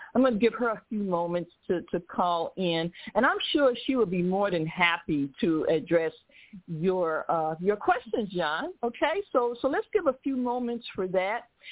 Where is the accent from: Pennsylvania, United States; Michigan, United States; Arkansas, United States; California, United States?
Michigan, United States; Detroit; born there; I was born in Detroit.